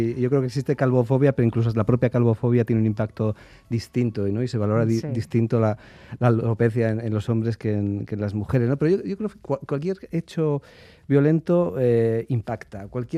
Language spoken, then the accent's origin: Spanish; Alegría-Dulantzi, Basque Country, Spain; Yo sabes que soy de Alegría Dulanchi